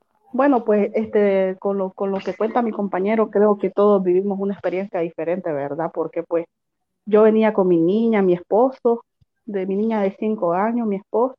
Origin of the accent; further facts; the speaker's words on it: Nicaragua; moved away; que sos nicaragüense, venís pasando por aquí